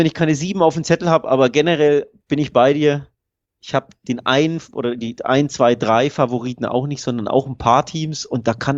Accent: Nuremberg, Bavaria, Germany; Du weißt ja, ich komme aus

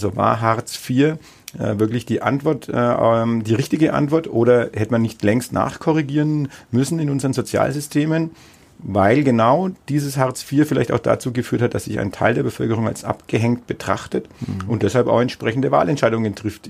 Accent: Bad Windsheim, Bavaria, Germany; Und kann ich jetzt so ein bisschen aus meinem Heimatort auch berichten. Also selbst in Bad Windsheim, genauso wie in Neustadt-Aich.

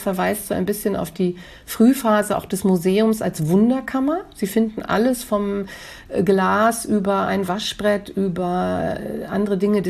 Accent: Hamburg area, Germany; Heimat ist für mich ganz persönlich der Ort, an dem ich geboren bin. Das ist in der Nähe von Hamburg, wo meine Eltern leben, wo meine Vorfahren auf den Friedhöfen liegen, das ist meine Heimat.

